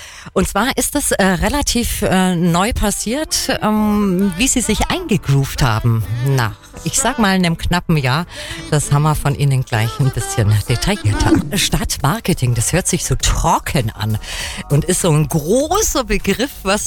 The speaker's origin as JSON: {"language": "German", "town": "Kempten", "region": "Bavaria", "country": "Germany", "tie": "born or raised there", "said": "der Kemptner, ich bin eine gebürtige Kemptnerin"}